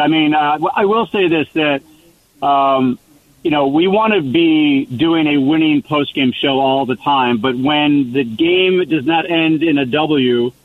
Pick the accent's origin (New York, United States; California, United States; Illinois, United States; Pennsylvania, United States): Illinois, United States; Chicago; I'm from Chicago.